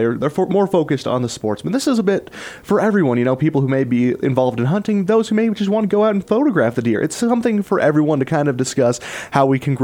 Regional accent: Utah, United States; growing up in the Castle Country over in Emory County, people love their mule deer

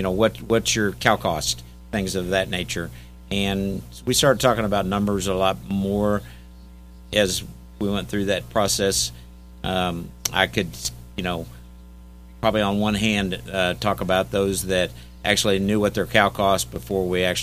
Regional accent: Missouri, United States; I'm from Missouri originally, so you got to show me a lot of things

